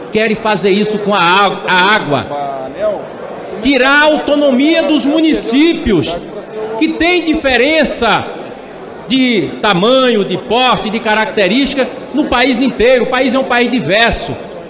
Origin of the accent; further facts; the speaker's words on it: Bahia, Brazil; Eu sou do estado da Bahia, que tem 417 municípios.